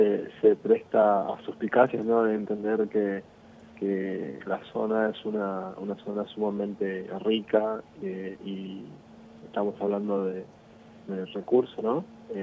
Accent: San Miguel, Corrientes, Argentina; San Miguel, que es de donde yo soy

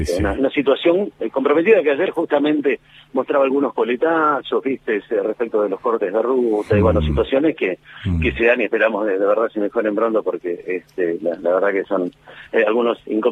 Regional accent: Caleta Olivia, Santa Cruz, Argentina; born or raised there

